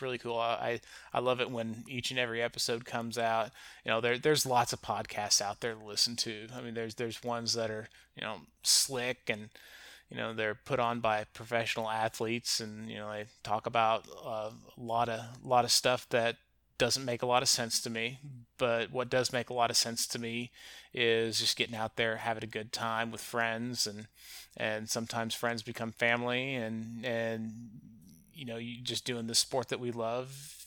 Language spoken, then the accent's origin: English; the Ozarks, United States; We're from the Ozarks, so that can be confusing.